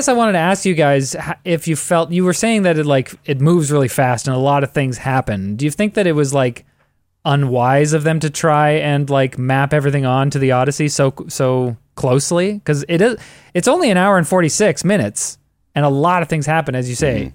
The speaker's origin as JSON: {"language": "English", "country": "Canada", "said": "as a Canadian, I don't know anyone from Mississippi."}